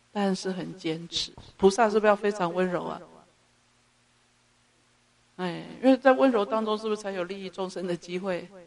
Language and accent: Chinese; Yilan County, Taiwan; 宜兰我是宜兰人啊，宜兰人是比较特别的哈